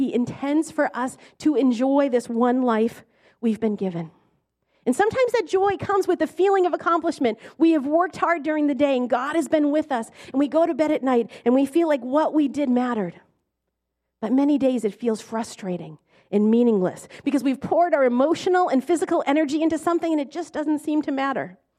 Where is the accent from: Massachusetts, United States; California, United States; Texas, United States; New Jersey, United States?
Massachusetts, United States; Lowell; Now, I'm from the Lowell area, so if you're from Lowell, do you remember Calvert's and the Pewter Pot?